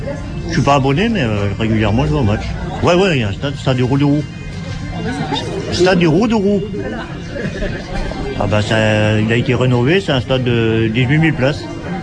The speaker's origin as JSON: {"language": "French", "town": "Lannion", "region": "Brittany", "country": "France", "said": "Je suis de Lannion, moi je travaille à Guingamp."}